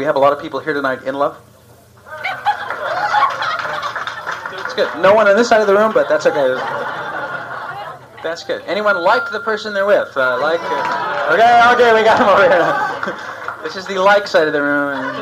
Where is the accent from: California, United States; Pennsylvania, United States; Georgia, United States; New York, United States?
California, United States; San Pedro; I come from San Pedro, California.